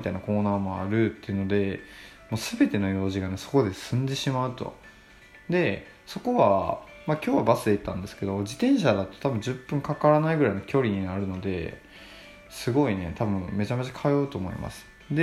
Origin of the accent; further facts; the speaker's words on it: Kochi, Japan; moved away as an adult; now in Tokyo, Japan; 僕ずっと高知県生まれ高知県育ちで、24とかまで本当に高知にいたんですよ。23とかか。でそっから東京に出てきて